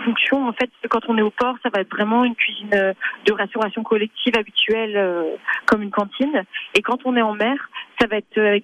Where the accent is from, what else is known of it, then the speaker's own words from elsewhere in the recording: Brittany, France; Je viens du Finistère, donc oui, j'avais certainement le pied marin.